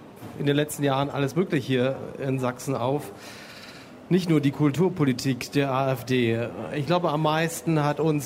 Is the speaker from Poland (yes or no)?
yes; Poland; German is a second language; Ich komme aus Polen.